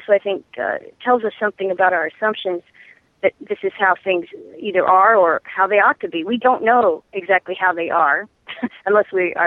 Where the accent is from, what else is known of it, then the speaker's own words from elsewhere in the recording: Southern United States, United States; I'm a Southerner, and yet never heard of this.